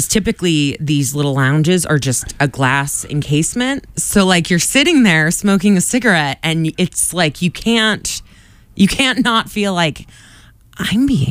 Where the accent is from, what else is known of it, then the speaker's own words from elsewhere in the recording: Quincy, Massachusetts, United States; I honestly did, because I grew up in Quincy.